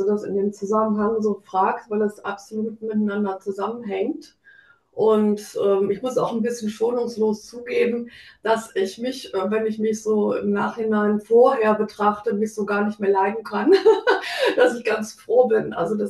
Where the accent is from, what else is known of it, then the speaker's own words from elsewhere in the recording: Rhineland, Germany; so katholisch getauft, Religionsunterricht. Ich bin im Rheinland aufgewachsen, da ist man auch katholisch an sich.